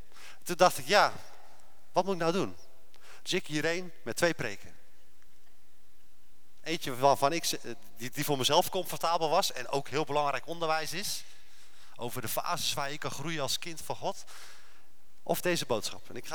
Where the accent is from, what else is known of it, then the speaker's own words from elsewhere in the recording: Groot-Ammers, South Holland, Netherlands; ik kom uit Grotammers.